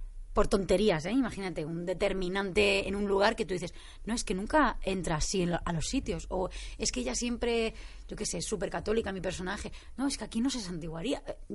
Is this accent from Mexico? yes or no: no; Catalonia, Spain; yo soy catalana, entonces a mí me cuesta mucho decir las seses.